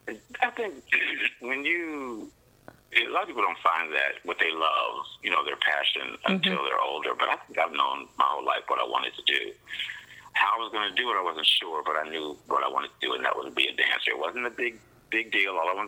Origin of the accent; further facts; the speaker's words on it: Louisville, Kentucky, United States; Well, I'm from Louisville, Kentucky, and here in Louisville, Kentucky, there was a place called the Youth Performing Arts School.